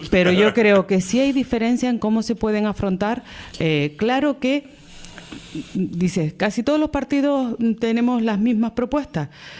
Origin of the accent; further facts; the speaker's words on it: Canary Islands, Spain; mi tierra canaria, que yo soy tan canaria como cualquier otra persona